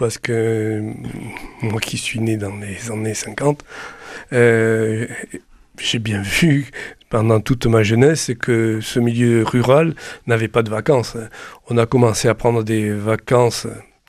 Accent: Occitanie, France; chez nous en Bigorre où maintenant le TGB est en très haute position

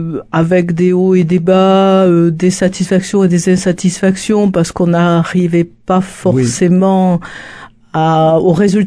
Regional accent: Toulouse, Occitanie, France; born there; Alors, je suis née à Toulouse, dans une famille de la bourgeoisie toulousaine

